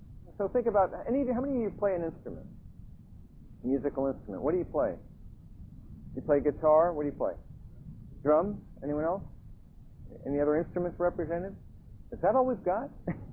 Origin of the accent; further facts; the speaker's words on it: Emerson, New Jersey, United States; I remember when I was growing up in Emerson, New Jersey